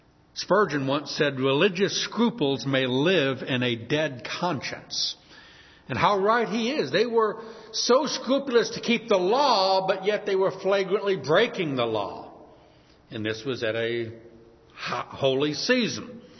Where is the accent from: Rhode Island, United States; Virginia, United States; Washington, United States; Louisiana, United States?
Louisiana, United States; New Orleans; I was born and raised in New Orleans. We had Mardi Gras every year.